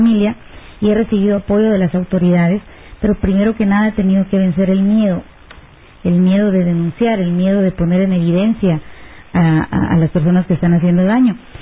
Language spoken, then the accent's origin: Spanish; Guatemala; si nosotros como guatemaltecos no colaboramos, pues ¿cómo podemos querer un mejor país, verdad?